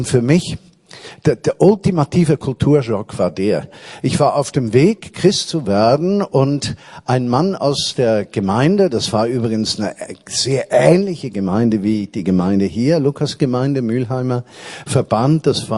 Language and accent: German; Switzerland; ich war kulturchristlich aufgewachsen in der Schweiz.